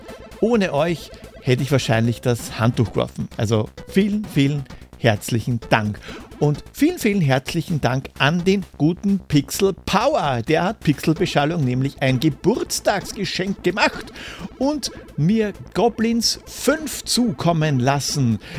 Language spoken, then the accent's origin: German; Austria; Ich komme aus Österreich, ja.